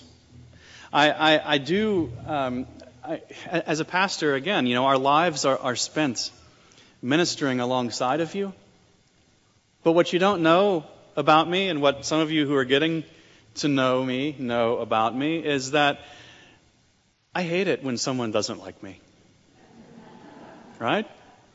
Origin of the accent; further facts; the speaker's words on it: Denver, Colorado, United States; born there; I was born in Denver, and so maybe there's some kind of connection there.